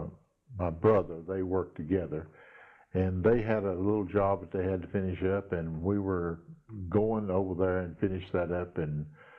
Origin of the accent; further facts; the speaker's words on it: Asheboro, North Carolina, United States; born there; now in Eden, United States; In Asheboro, North Carolina.